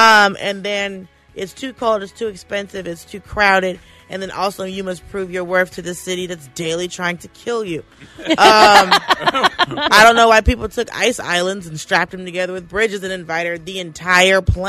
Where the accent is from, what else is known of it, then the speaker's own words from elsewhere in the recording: Atlanta, Georgia, United States; Because, like, I grew up in Atlanta. Like, Atlanta's a very diverse city